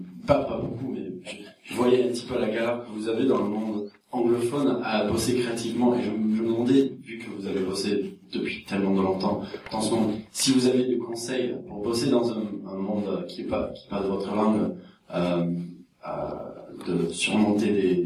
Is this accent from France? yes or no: no; England, United Kingdom; French is a second language; je suis anglais, j'aimerais bien commencer à faire des choses en français